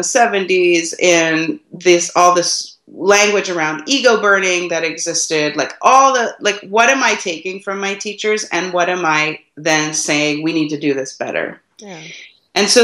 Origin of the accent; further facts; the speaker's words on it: Hawaii, United States; like growing up in Hawaii. So we got married in Hawaii